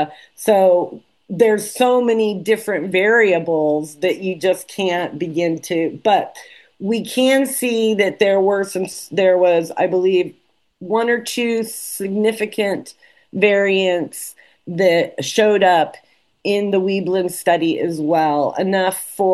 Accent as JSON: {"language": "English", "town": "Burnt Ranch", "region": "California", "country": "United States", "tie": "born or raised there", "said": "I grew up in Burnt Ranch."}